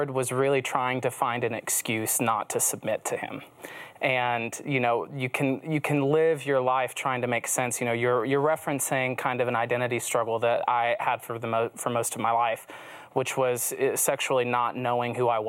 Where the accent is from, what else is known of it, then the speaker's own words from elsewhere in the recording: the South, United States; very different than friends that I had growing up in the Bible Belt